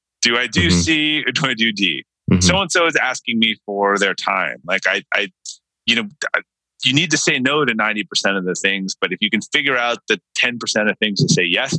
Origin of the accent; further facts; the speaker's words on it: Brookline, Massachusetts, United States; I grew up in Brookline